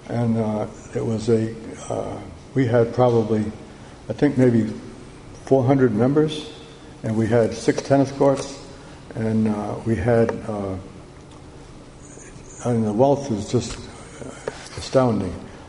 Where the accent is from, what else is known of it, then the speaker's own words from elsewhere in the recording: Newport, Rhode Island, United States; I was raised in Newport, Rhode Island, and Newport, Rhode Island is a bedroom community of the rich and the wealthy.